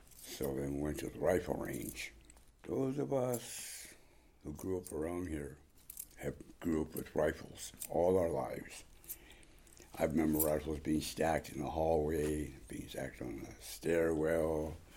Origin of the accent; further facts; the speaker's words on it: Hoonah, Alaska, United States; I come from Sockhit, which is the Sockeye house, one of the original houses in Hoonah. I'm of the Raven Moiety, and I'm a member of the Tlingit Nation.